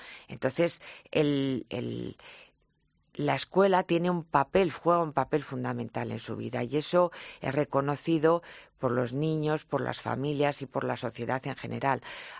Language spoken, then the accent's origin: Spanish; Madrid, Community of Madrid, Spain; una identidad como madrileños.